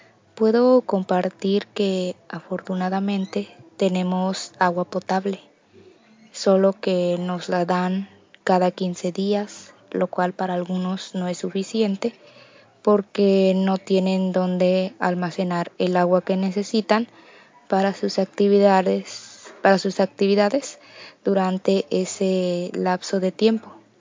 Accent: Terrero, Veracruz, Mexico; soy de Terrero, comunidad que pertenece al municipio de Ixhuatlán de Madero, Veracruz.

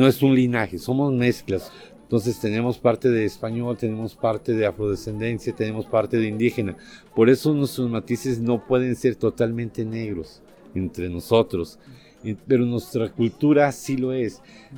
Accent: Tamiagua, Veracruz, Mexico; soy de Tamiagua, Veracruz, soy parte del colectivo Afrotamiagua AC.

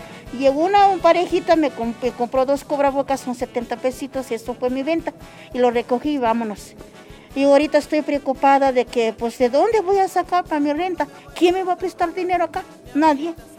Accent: Pahuatlán, Puebla, Mexico; Yo vengo aquí de la Sierra de Pahuatlán, Puebla.

